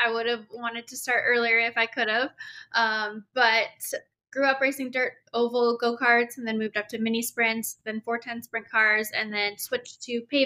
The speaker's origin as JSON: {"language": "English", "town": "Winnipeg", "region": "Manitoba", "country": "Canada", "lives_now": "United States", "said": "I'm from Winnipeg, Manitoba, Canada, now living in the U.S., where I moved here to pursue my dreams as a NASCAR driver. Originally grew up racing on dirt tracks in the northern states"}